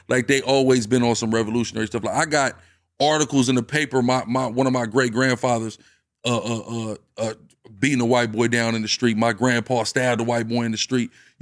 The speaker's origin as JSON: {"language": "English", "region": "Washington", "country": "United States", "said": "you know, I'm from Washington, so up there it's so frequent."}